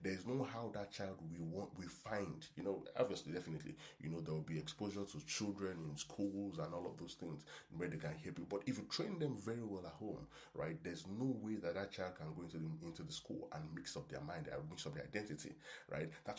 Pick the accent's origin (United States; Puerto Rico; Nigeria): Nigeria; Yeah, chuck is a Nigerian word, right? So I'm speaking as a Nigerian now, right, from which is where I come from, right? Chuck is a Nigerian word.